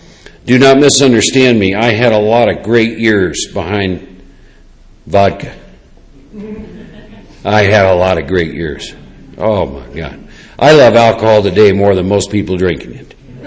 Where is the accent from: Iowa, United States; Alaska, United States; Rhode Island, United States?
Iowa, United States; born and raised in Iowa and one of four boys, and I picked up a drink when I was 16